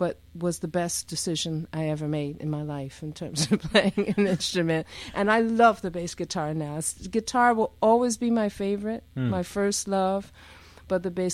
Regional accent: Philadelphia, Pennsylvania, United States; I grew up in West Philadelphia, in a classic West Philly row house.

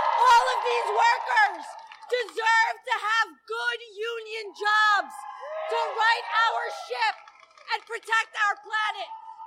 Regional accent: Astoria, New York, United States; I grew up in Asthma Alley in Astoria. I happen to represent the district where I'm born and raised.

